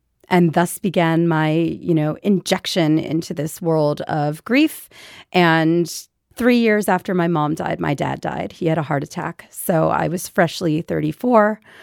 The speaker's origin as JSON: {"language": "English", "town": "Philadelphia", "region": "Pennsylvania", "country": "United States", "said": "And I'm a Philadelphian, yeah."}